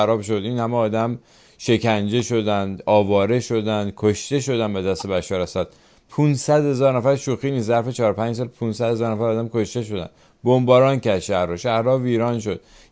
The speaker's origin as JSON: {"language": "Persian", "country": "Iran", "said": "اما برای ما که ایرانی هستیم"}